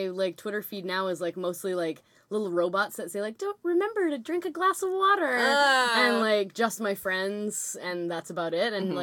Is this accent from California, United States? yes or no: no; Arizona, United States; I'm from Arizona.